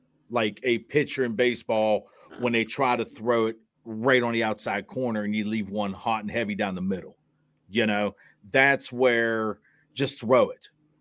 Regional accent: Morgantown, West Virginia, United States; I was blessed to be born and raised in Morgantown, you know, and I always got a kick out when I still to this day at 46 years old to go out of the state and people's like, where are you from? And I say Morgantown

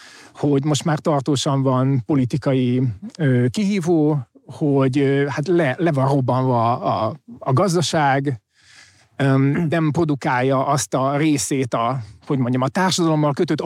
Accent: Budapest, Hungary; mint nagyvárosi ballib, vagy nem tudom, ha bár én egy kelenföldi panelben nőttem föl

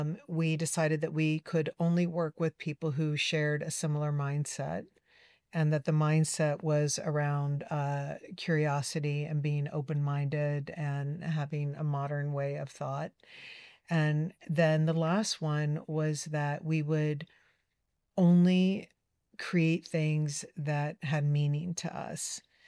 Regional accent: Southern United States, United States; My friends did growing up in the South.

